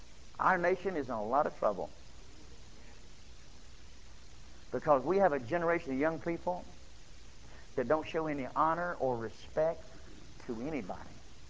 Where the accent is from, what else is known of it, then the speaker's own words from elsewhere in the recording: Texas, United States; I'm a Texan